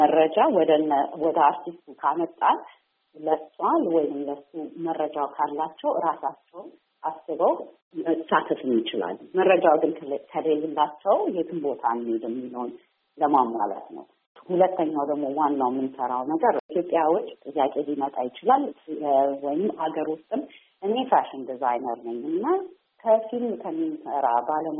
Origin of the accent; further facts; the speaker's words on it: England, United Kingdom; also born or lived in Ethiopia; እኔ ኢትዮጵያ ተወልጄ እንግሊዝ ሀገር ነው ያደግኩት